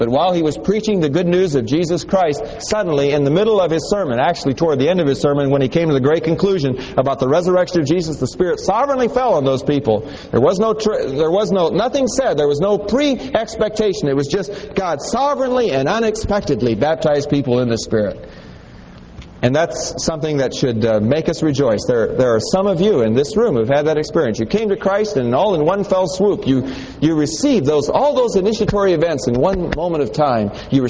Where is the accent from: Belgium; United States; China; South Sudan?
China; Tibet; I was a kid growing up in Tibet, Tibetan demon worshippers spoke in tongues.